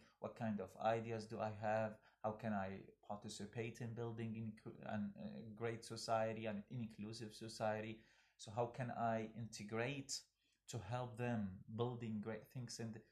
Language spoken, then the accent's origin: English; Iraq; English is a second language; I come from Iraq, where is not trust there, not trustworthy life.